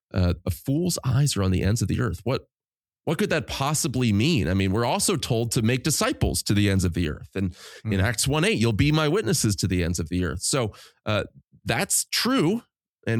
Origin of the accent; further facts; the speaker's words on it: United States; we as a culture, as American evangelicals in particular, have not been honest for a long time about our limitations.